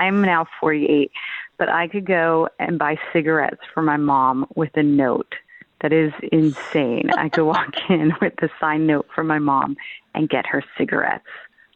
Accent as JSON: {"language": "English", "town": "Pensacola", "region": "Florida", "country": "United States", "said": "from Pensacola, Florida."}